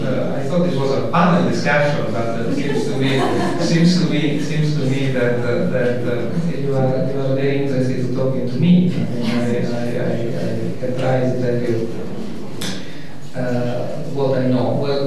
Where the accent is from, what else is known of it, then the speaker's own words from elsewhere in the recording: Italy; if you look what has happened in my home country, in Italy